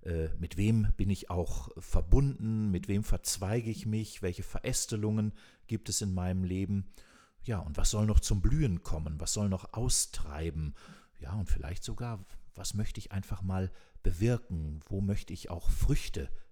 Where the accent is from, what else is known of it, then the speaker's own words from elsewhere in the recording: Höxter, North Rhine-Westphalia, Germany; born there; ich bin in Höxter geboren, ganz in der Nähe